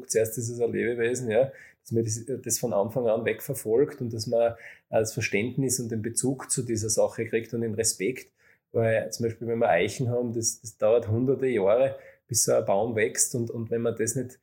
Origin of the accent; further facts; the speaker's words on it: Weiz, Styria, Austria; ich bin geboren in der Steiermark und in Weiz aufgewachsen, und da wohne ich natürlich noch immer.